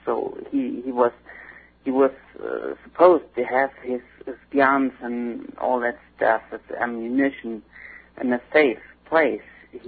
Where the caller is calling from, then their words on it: Bremen, Germany; from Germany, actually.